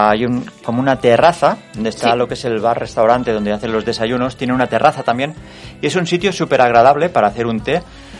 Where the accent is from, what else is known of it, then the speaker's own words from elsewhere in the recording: Mataró, Catalonia, Spain; Teniendo en cuenta que yo digo Barcelona, somos de Mataró, o sea, ya tenemos que coger un tren para ir a Barcelona.